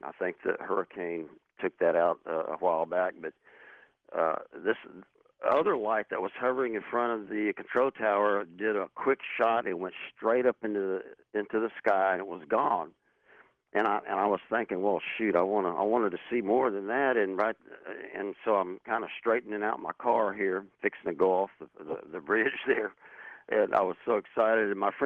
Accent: Lake Charles, Louisiana, United States; also born or lived in New Orleans; I'm from Lake Charles, and I used to live in New Orleans.

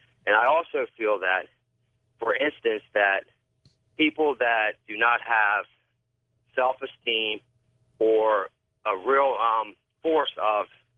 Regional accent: Newark, Delaware, United States; I'm from Newark, Delaware.

